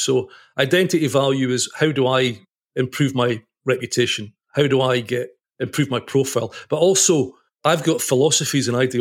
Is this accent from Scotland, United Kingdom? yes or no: yes; Scotland, United Kingdom; we live near Edinburgh as well now, not far from where you used to live. And but originally I'm from the Highlands